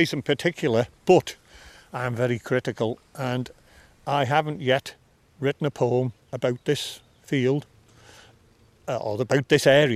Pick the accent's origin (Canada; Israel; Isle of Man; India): Isle of Man; Douglas; And my mum is a Scouser, but that hasn't had any influence on my accent. Our accent, particularly Douglas, is there's a lot of Scouse influence. You see, we're in between Northern Ireland and Liverpool